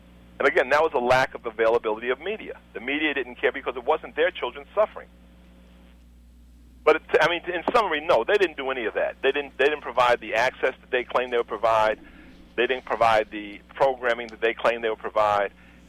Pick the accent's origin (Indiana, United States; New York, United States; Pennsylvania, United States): New York, United States; we came from New York, so we're not used to people just coming up to you and telling you, give me your money or else.